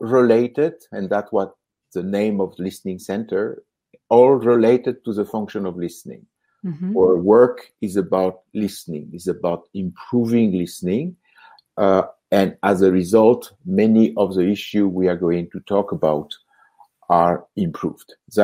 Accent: France; English is a second language; moved away as an adult; now in Toronto, Canada; I come from France with Dr. Tomatis to develop what was going to be the first listening training facility in North America. It is in Toronto

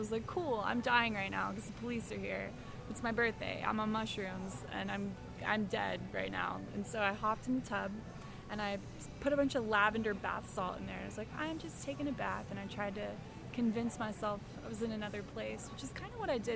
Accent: New Jersey, United States; I'm from New Jersey. I don't have a soul.

